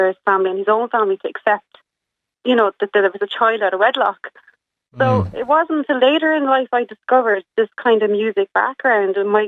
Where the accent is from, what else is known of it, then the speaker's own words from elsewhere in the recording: Cork, Munster, Ireland; born there; I was born in Cork down at Finbarr's Hospital to a Kerry woman from Listowel. My father was a British man from Northampton, Leicester